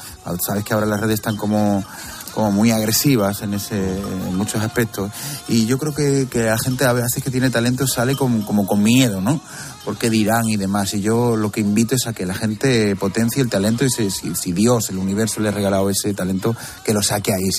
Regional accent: Catalonia, Spain; Nací en Cataluña, pero soy andaluz. Me crié en un barrio de andaluces, hago flamenco, mi padre era de Murcia, mi madre de Puerto Llano

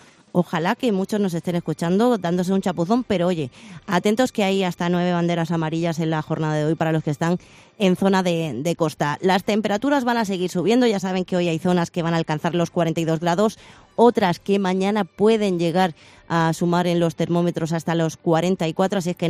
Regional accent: Cartagena, Region of Murcia, Spain; para invitarles a que vengan a mi tierra, Cartagena

